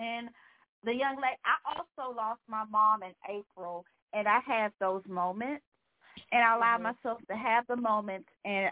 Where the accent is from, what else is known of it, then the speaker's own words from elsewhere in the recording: Washington, District of Columbia, United States; Because I love the names that my parents gave me. I'm from Washington, D.C.